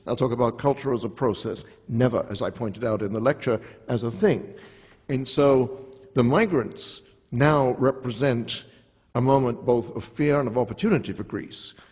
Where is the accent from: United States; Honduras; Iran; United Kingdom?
United Kingdom; my wife is American, I'm British.